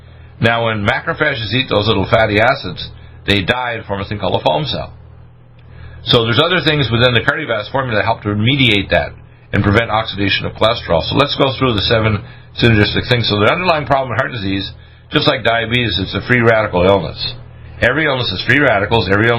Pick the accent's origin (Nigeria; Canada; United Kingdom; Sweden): Canada; also born or lived in Detroit, United States; I'm in a sense, born in Detroit but raised in Canada, so I'm a Can-American. I'm American by heart and a Canadian by upbringing.